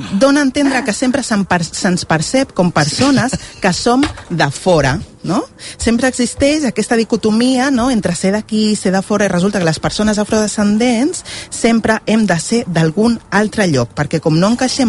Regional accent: Vilanova i la Geltrú, Catalonia, Spain; sent vilanovina, perquè jo soc de Vilanova i la Geltrú

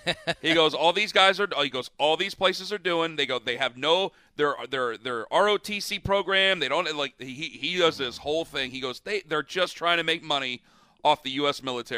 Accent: Canton, Ohio, United States; I'm from Canton, Ohio. I don't even want to go to Columbus, Ohio.

